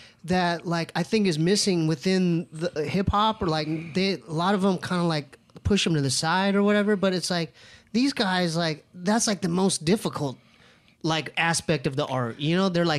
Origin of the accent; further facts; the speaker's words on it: Poway, California, United States; And I'm from Poway. I'm from like the suburb school.